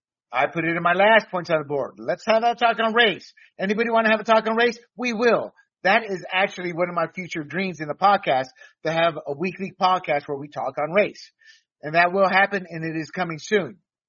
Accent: the South, United States; And I'm sorry, I grew up in the South.

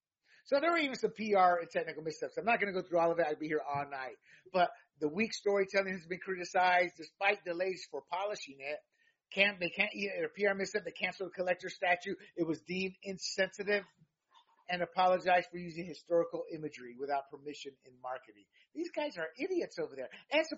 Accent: the South, United States; I'm a Latino, a lot of friends who are black. I grew up in the South, and we talk about this.

